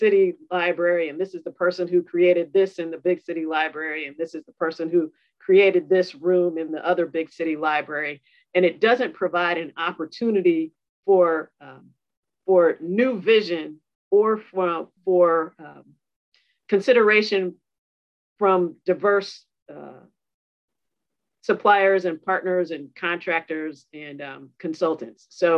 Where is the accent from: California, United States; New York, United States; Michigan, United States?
California, United States; Berkeley; I grew up in Berkeley and I moved away and I came back.